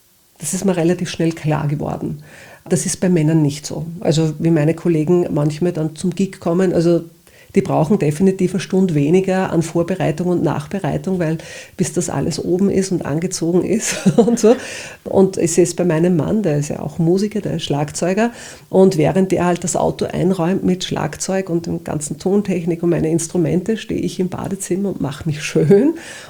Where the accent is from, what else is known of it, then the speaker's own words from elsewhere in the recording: Upper Austria, Austria; born there; ich bin gebürtige Oberösterreicherin. Ich bin in Wels damals in die Handelsakademie gekommen als 14-Jährige.